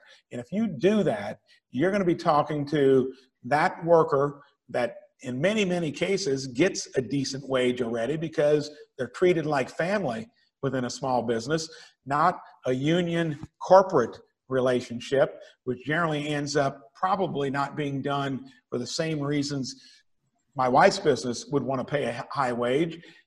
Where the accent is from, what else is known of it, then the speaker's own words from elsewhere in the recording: Jasper, Indiana, United States; like in my hometown of Jasper, Indiana, probably the most entrepreneurial place per capita in the state of Indiana